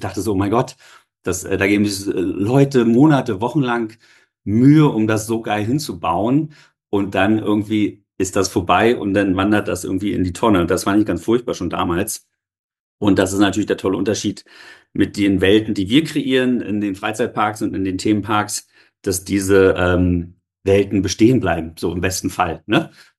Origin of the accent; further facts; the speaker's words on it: Berlin, Germany; ich bin ja in Ostberlin geboren und groß geworden.